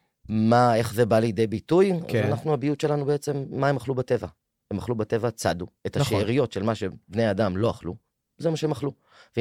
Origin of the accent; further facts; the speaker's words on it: Megadim, Haifa District, Israel; מושב מגדים בחוף הכרמל.